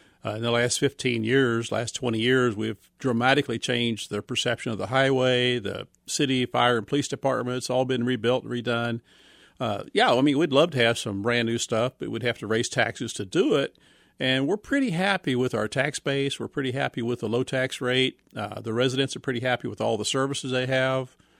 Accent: Excelsior Springs, Missouri, United States; born there; No, I was born in Excelsior Springs.

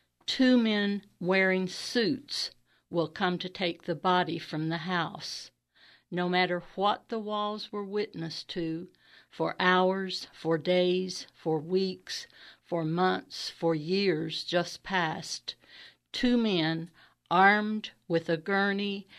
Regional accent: Xenia, Ohio, United States; I'm from Xenia.

